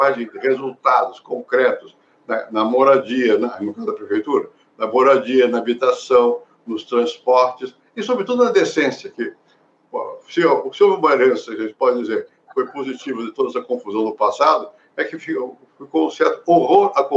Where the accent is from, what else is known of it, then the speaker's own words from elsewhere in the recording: Rio de Janeiro, Brazil; born there; eu nasci no Rio, sou paulista, minha mãe é amazonense, meu pai é do Paraná, meus avós são de Goiás.